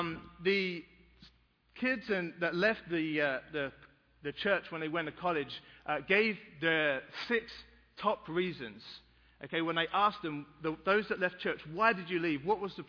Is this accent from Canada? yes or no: no; England, United Kingdom; now in United States; when I grew up in England, it was a little bit different.